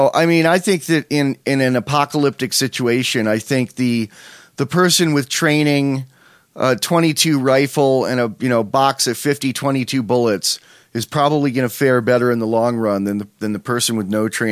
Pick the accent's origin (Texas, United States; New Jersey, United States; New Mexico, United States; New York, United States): New York, United States; moved away as an adult; I grew up in New York State, got out like a day after my, 3 days after my 18th birthday.